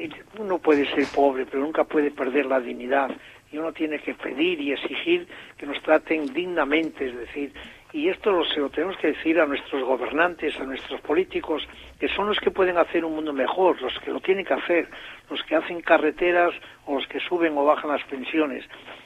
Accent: La Rebollada, Asturias, Spain; No diga, pues a 2 kilómetros de mi pueblo, que se llamaba La Rebollada.

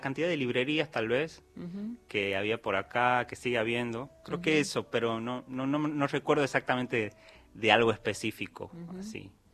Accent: Simoca, Tucumán, Argentina; born there; now in Buenos Aires, Argentina; Nací en Simoca, un pueblo al sur, conocido en el folclore por algunas canciones. Y he nacido ahí en un paraje que se llama Valderrama, o sea, no en el pueblo.

